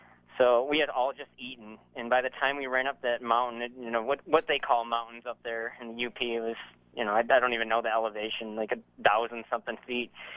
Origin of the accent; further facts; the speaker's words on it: Saginaw, Michigan, United States; especially growing up in Saginaw and living there for 18 years.